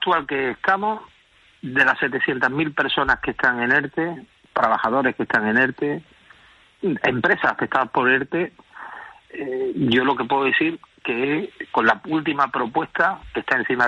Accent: Andalusia, Spain; porque yo soy andaluz

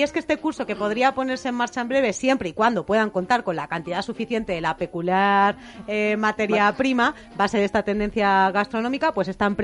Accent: Castile and León, Spain; nosotras no somos de barrio, somos de pueblo. Somos de pueblos de Segovia

